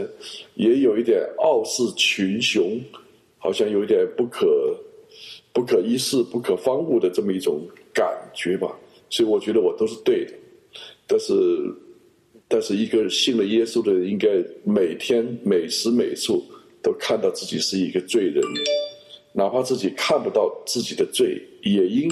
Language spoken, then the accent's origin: Chinese; China; 你看我们中国人从秦始皇开始到现在